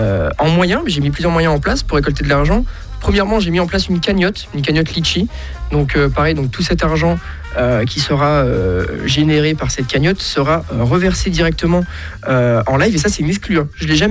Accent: Bourgogne-Franche-Comté, France; je suis juste à côté du circuit de Magny-Cours. Donc, je suis vraiment de la Nièvre depuis tout petit.

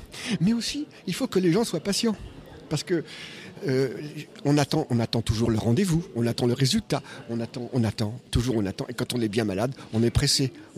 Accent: Brittany, France; Nous sommes bretons de la Bretagne et nous venons à ce congrès

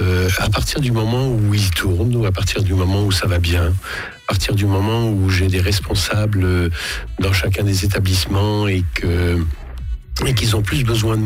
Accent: Moulins, Auvergne-Rhône-Alpes, France; born there; je suis né à Moulins, mais j'habite entre les deux. J'habite à Villeneuve-sur-Allier, donc je suis à 25 minutes de Nevers et 15 minutes de Moulins

